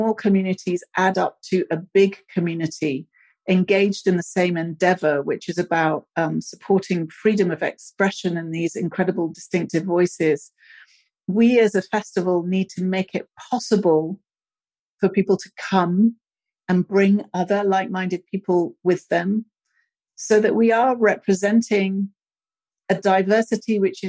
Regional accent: United Kingdom; I'm British. I come from a working class background. I'm not white.

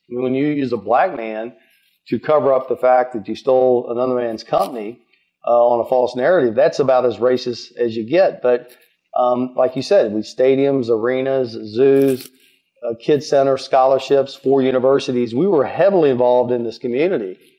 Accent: Louisville, Kentucky, United States; They left Louisville, Kentucky, my hometown.

